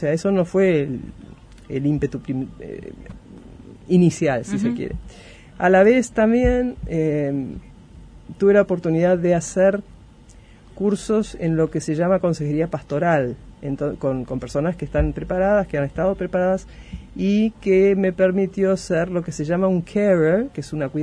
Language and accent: Spanish; Uruguay; moved away as an adult; now in Argentina; Yo estudié acá, me crié acá en Uruguay, me casé en lo que es hoy catedral, que es el templo inglés, sigo casada, y nos fuimos a vivir a Argentina.